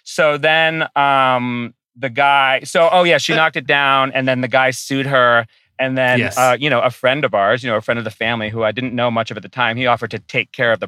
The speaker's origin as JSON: {"language": "English", "region": "Rhode Island", "country": "United States", "said": "So I'm from Rhode Island."}